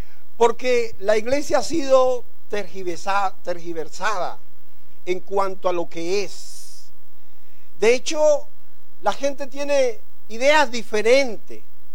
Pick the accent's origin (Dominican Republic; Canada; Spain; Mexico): Dominican Republic; vengo de la República Dominicana. Al este de la República Dominicana está la provincia de San Pedro de Macorís. Y en la provincia de San Pedro está un pueblo llamado Consuelo.